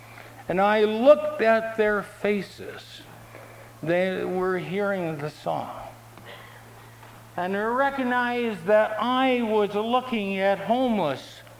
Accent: Brooklyn, New York, United States; Part of my life, I grew up in Brooklyn, New York, and I was in New York 12 years ago.

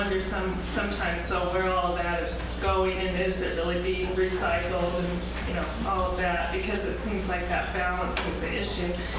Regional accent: Seattle, Washington, United States; from Seattle, and two people in our household

